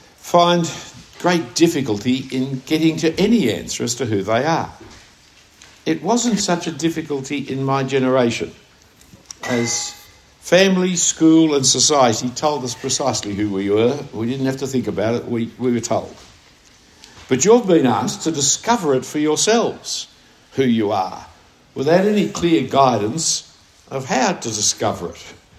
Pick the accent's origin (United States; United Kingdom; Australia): Australia; I'm an Australian. I'm a Christian.